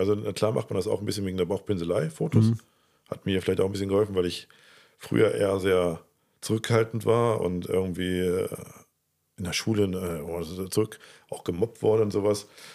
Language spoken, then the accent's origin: German; Salzgitter, Lower Saxony, Germany; Ich bin aus Salzgitter und um ehrlich zu sein, was ist nicht schöner als Salzgitter?